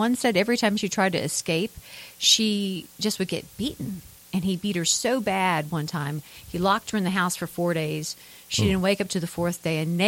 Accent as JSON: {"language": "English", "town": "Louisville", "region": "Kentucky", "country": "United States", "tie": "born or raised there", "said": "I grew up in the Okolona neighborhood, went to Guardian Angels when it was Guardian Angels."}